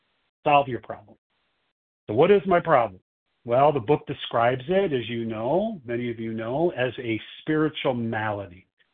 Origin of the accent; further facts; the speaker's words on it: Chicago, Illinois, United States; I'm from Chicago, and I will be the host for the presentation today.